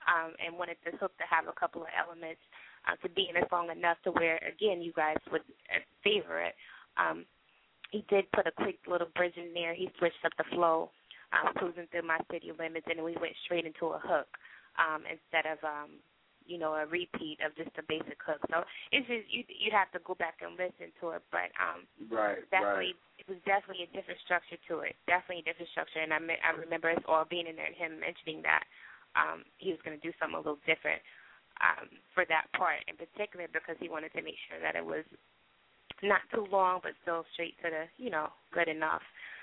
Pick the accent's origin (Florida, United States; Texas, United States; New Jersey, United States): Texas, United States; Killeen; Everybody's from the same city. And it's my hometown, so Killeen, Texas.